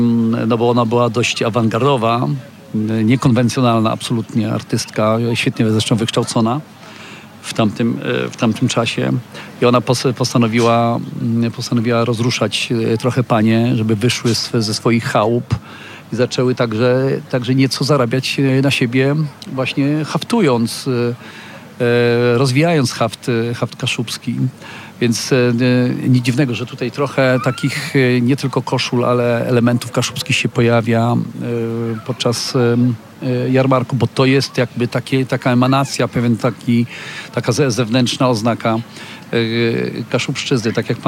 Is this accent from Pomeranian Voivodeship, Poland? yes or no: yes; Pomeranian Voivodeship, Poland; Więc z moich rodzinnych stron, z Nordy, z kaszubskiej Nordy.